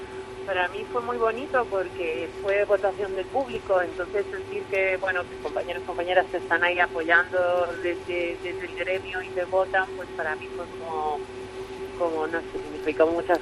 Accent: Argentina; al final yo soy argentina y al final lo mezclé.

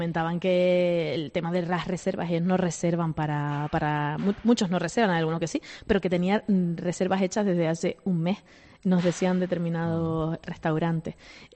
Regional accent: Tejina, Canary Islands, Spain; Sí, soy de Tejina, entonces es complicado llegar aquí

